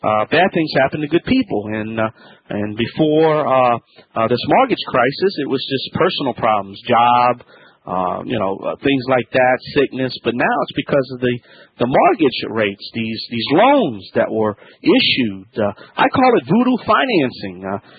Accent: Louisiana, United States; That's right, I'm … from the Bayou Land.

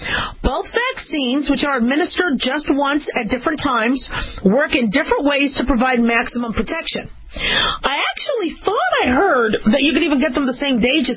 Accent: Phoenix, Arizona, United States; also born or lived in Las Vegas / Los Angeles; I grew up in Phoenix and Vegas. I was born in L.A., but when I was about six, my folks moved to Phoenix, and, you know, it's hot.

